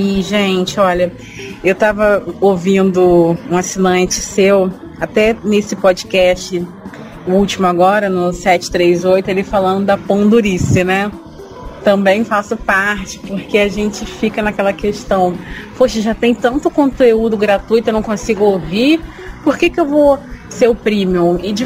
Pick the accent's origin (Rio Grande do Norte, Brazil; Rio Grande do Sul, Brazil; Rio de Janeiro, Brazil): Rio de Janeiro, Brazil; Volta Redonda; Eu sou de Volta Redonda, Rio de Janeiro.